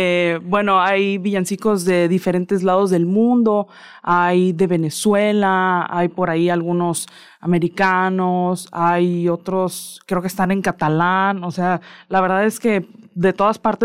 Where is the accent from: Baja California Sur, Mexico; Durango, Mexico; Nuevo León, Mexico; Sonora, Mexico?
Baja California Sur, Mexico; sudcaliforniana que en esos conciertos y que estuve muy orgullosa de llevar mi música y la memoria de mi tierra y nuestra tradición.